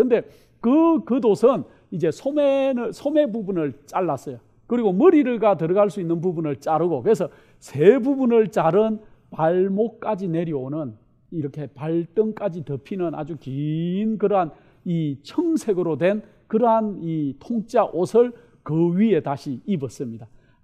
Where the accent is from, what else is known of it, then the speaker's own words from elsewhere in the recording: Gyeongsang, South Korea; 제가 이 경상도 사람이라 발음이 좀 별로 안 좋아요.